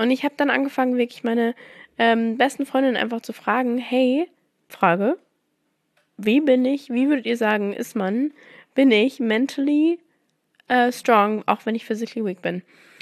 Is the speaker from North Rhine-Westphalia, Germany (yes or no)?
no; Mannheim, Baden-Württemberg, Germany; In Mannheim, wo ich herkomme, die Toskana Deutschlands, da ist einfach so gefühlt schon 20 Grad.